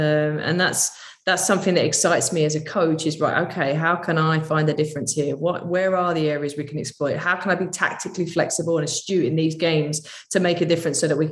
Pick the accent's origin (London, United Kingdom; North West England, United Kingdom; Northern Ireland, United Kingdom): North West England, United Kingdom; Manchester; now in Portland, United States; I came from Manchester. We needed to live with a brolly like 24/7, you know, to come here.